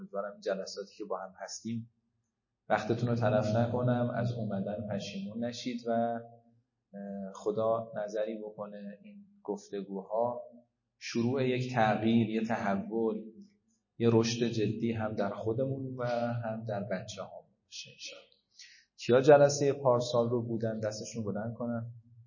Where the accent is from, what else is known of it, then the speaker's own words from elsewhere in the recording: Qom, Iran; اهل قم هستم.